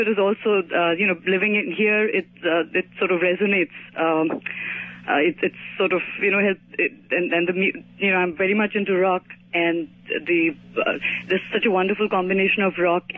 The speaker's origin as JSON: {"language": "English", "country": "India", "moved": "yes", "said": "I'm originally from India"}